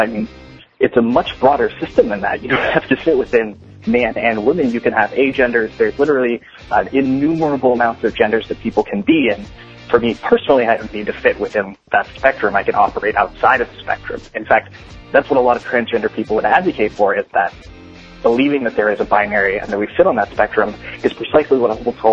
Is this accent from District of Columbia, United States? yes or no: yes; Washington, District of Columbia, United States; I'm from Washington, D.C., just giving a shout-out to everyone who's out there.